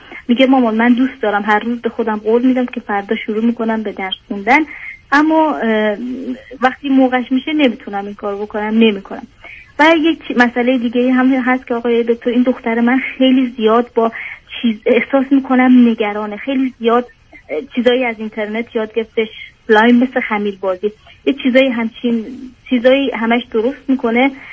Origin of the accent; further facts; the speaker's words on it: Iran; moved away as an adult; now in Europe; این دخترم هنوز 5 سالش نشده بود که ما از ایران مهاجرت کردیم و به سمت اروپا.